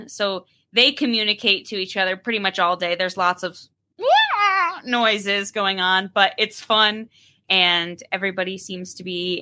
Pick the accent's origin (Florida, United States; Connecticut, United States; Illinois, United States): Connecticut, United States; when I grew up in Connecticut